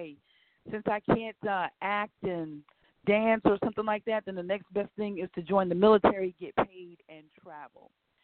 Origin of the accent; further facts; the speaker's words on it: South Carolina, United States; Again, I am from Williamsburg County, located here in King Street, South Carolina. So I'm from the woods, y'all, country girl.